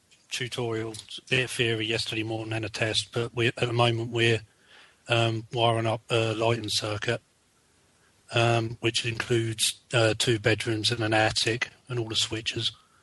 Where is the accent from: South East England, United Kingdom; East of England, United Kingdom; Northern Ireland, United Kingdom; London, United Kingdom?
East of England, United Kingdom; Ipswich; I'm from Ipswich, and I'm doing the full scope electrician's course.